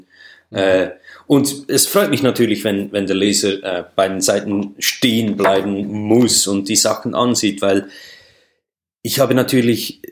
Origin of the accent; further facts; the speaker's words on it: Switzerland; mein automatisches Denken als Schweizer